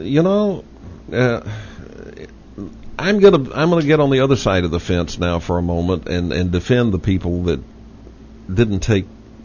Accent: Texas, United States; accent: Texas; I'm doing the best I can with my Texas accent.

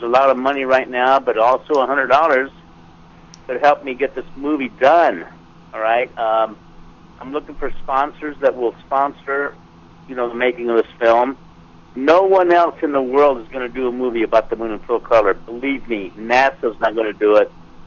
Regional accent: United States; born there; And that I'm an American. I was born in America. Okay? I am a true United States citizen.

